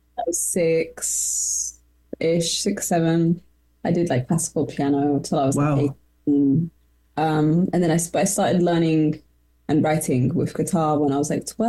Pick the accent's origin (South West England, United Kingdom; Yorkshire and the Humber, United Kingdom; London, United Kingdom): London, United Kingdom; I grew up in Chelsea, which is West London.